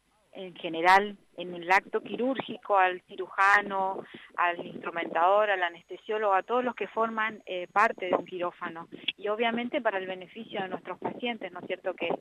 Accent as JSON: {"language": "Spanish", "region": "Corrientes", "country": "Argentina", "said": "Hace muchos años que estoy acá. Uh-huh. Trabajo acá. Me radiqué acá, pero en realidad soy correntina"}